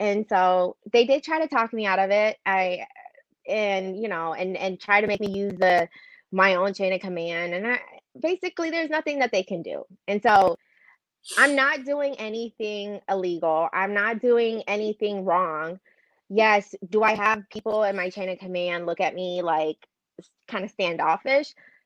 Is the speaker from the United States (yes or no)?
no; Myanmar; moved away; me and my sister, we are political refugees. We came from Burma during civil unrest.